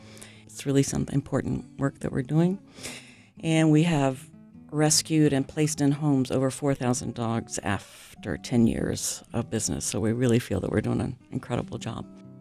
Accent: South Portland, Maine, United States; I'm from South Portland, Maine.

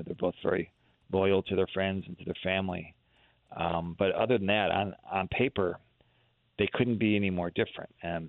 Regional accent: Michigan, United States; moved away as an adult; I grew up in Michigan, and I lived there all the way through college, and then I came out to New York, and I've lived in the Hudson Valley ever since.

